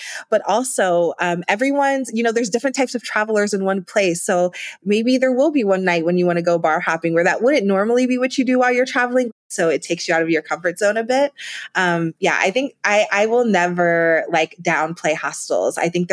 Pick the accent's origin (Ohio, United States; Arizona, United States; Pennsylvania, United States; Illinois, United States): Ohio, United States; I'm from Ohio originally, and you know, going to Cleveland, I would have thought I was in New York City with the buildings and the people.